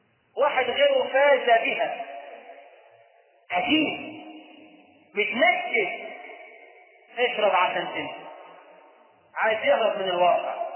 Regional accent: Egypt; فجدنا في تراثنا كمصريين أمثال تحرض على شرب الخمر

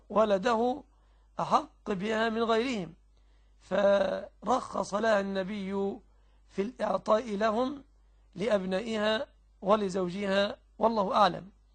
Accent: Egypt; والذي يتقاضى 1000 في بلادنا مصر أو 2000 لا يعد فقيرا في الغالب

